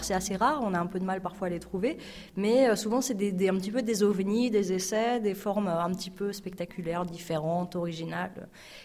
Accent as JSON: {"language": "French", "town": "Dol-de-Bretagne", "region": "Brittany", "country": "France", "lives_now": "Rennes, France", "said": "Moi-même, je suis originaire de Dole. Bon, maintenant, je vis à Rennes"}